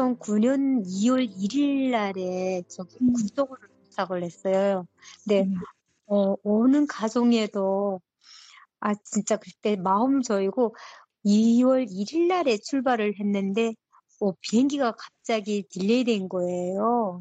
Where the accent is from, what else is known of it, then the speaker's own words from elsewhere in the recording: North Korea; accent: North Korean; now in South Korea; 제가 북한 사투리가 나왔나 봐요.